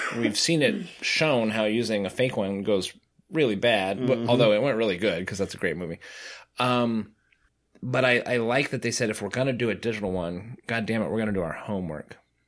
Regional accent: Lake Tahoe, United States; Because I grew up in Lake Tahoe. And so I did a lot of swimming in the lake.

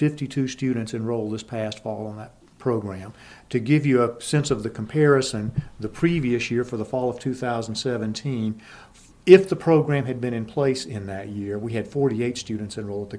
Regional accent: Muscle Shoals, Alabama, United States; Originally, Muscle Shoals, Alabama is my hometown.

